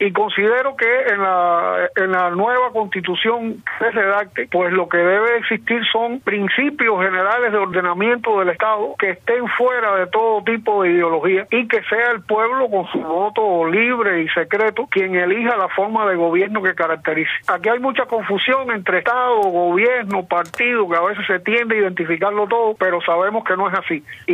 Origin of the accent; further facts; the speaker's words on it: Cuba; como abogado y como ciudadano cubano comprometido con la mejoría de la patria